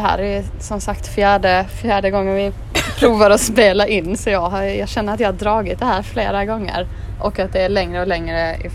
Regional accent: Bjärred, Skåne, Sweden; huset i Bjärred, eller där jag växte upp mest i alla fall

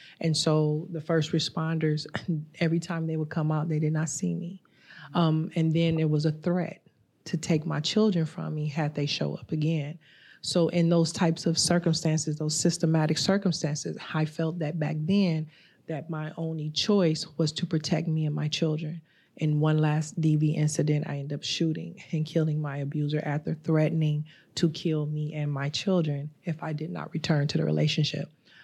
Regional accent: Los Angeles, California, United States; I'm from Los Angeles. And in 1994 and 1995, we did not know a lot about the cycles of violence.

